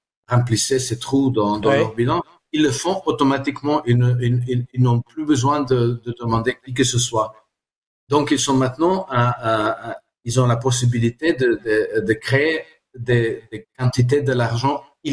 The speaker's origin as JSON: {"language": "French", "country": "Croatia", "second_language": "French", "said": "Moi je viens de la Croatie, en Yougoslavie, on a eu une hyperinflation."}